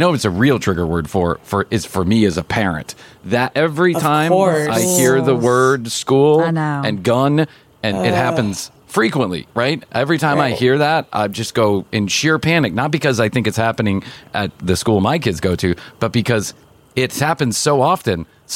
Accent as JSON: {"language": "English", "town": "Chicago", "region": "Illinois", "country": "United States", "tie": "born or raised there", "lives_now": "Atlanta, United States", "said": "I grew up in Chicago and I think I've done my penance."}